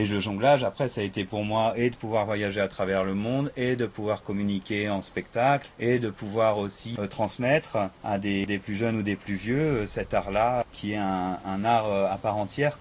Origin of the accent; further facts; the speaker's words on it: France; moved away as an adult; Moi, je savais parler français. Je suis français au départ.